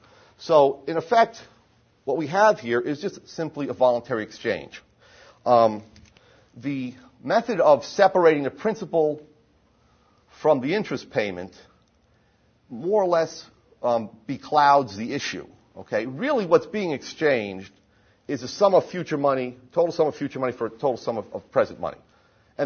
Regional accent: New Jersey, United States; Let's say that despite my lineage and the fact that I'm from New Jersey, you trust me implicitly.

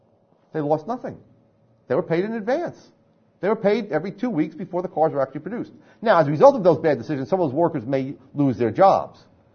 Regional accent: New Jersey, United States; if you didn't realize I was from New Jersey and my last name ended with a vowel

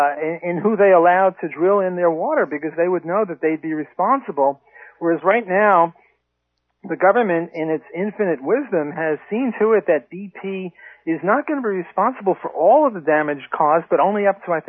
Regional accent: New Orleans, Louisiana, United States; Well, I'm from New Orleans, and recently a government river killed a lot of people.

